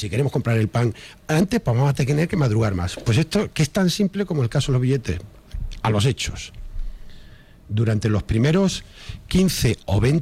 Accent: Canary Islands, Spain; como canario que soy, como empresario de esta, pequeño empresario de esta comunidad

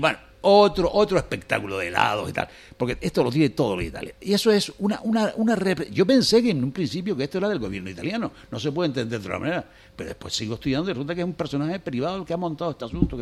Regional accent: Spain; Bueno, el tema me interesa muchísimo porque yo soy muy español, muy chauvinista

